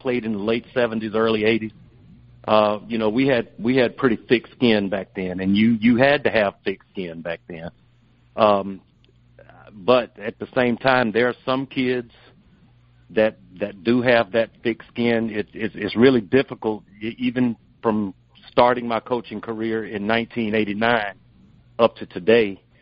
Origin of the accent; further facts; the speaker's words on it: Birmingham, Alabama, United States; Correct. I grew up in Birmingham, went to Banks High School.